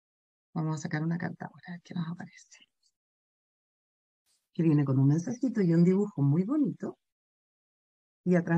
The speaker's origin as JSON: {"language": "Spanish", "country": "Chile", "said": "como dijiste tú, soy chilena, soy psicóloga, soy mamá de 3 niños de 12, 9 y 5 años."}